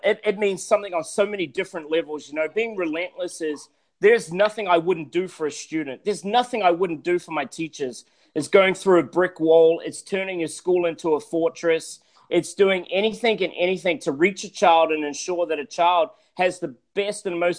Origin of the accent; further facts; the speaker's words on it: New Zealand; moved away; Well, I'm originally from New Zealand. I'm a Kiwi.